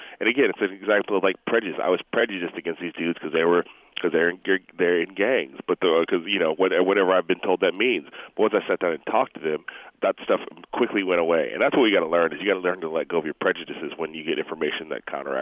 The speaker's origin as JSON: {"language": "English", "town": "Chicago", "region": "Illinois", "country": "United States", "tie": "born or raised there", "said": "I grew up in Chicago and graduated from high school in Chicago"}